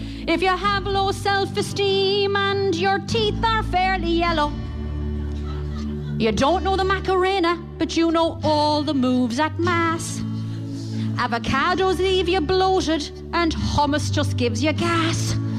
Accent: County Roscommon, Ireland; They couldn't really understand that I was from Roscommon. Now, I can scarcely understand it myself half the time. But anyway, so I had to say I was from the West.

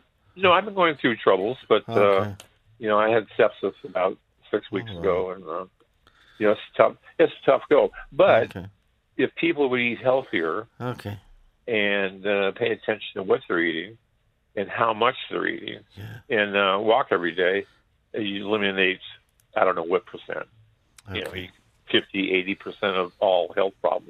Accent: Las Vegas, Nevada, United States; now in Ireland; No, I'm from Las Vegas originally, Joe.

